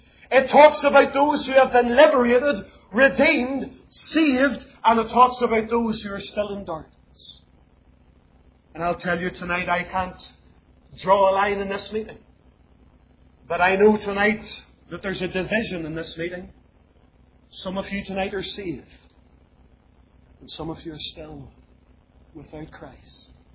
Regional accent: Lisburn, Northern Ireland, United Kingdom; growing up in Lisburn, and I was working in a big factory at that time

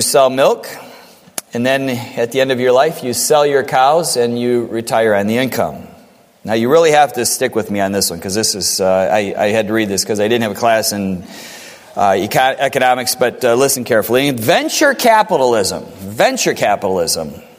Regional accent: United States; I happen to believe that. I'm an American.

